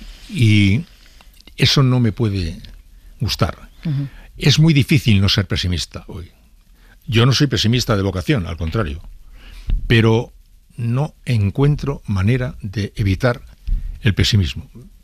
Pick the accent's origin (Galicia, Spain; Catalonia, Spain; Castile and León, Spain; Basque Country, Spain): Basque Country, Spain; San Sebastián; como una pieza más del puzzle de nuestra condición de donostiarras